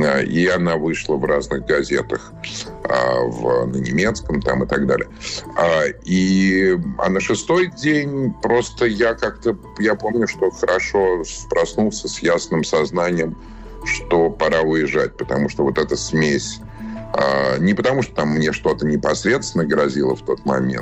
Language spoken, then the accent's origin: Russian; Moscow, Russia; я родился в Москве, рос в Москве, учился в Москве, работал в Москве и так далее, для меня она является центром